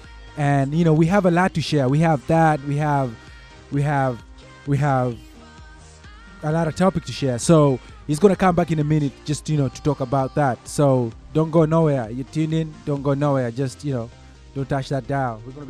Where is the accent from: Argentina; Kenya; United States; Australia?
Kenya; I went back to my home country in Kenya